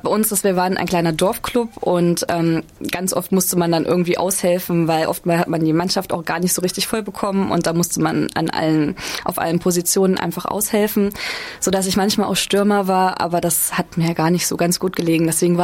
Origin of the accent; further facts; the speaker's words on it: Thuringia, Germany; also ich komme aus dem Eichsfeld